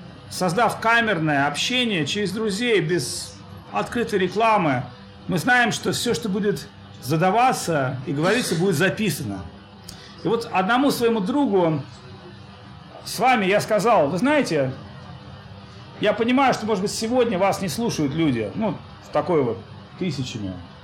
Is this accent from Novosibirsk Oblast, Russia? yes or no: no; Saint Petersburg, Russia; Я сам из Петербурга, там очень облачных много дней.